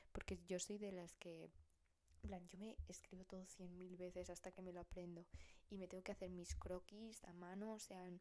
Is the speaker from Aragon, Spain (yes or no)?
yes; Zaragoza, Aragon, Spain; soy de Zaragoza, in Spain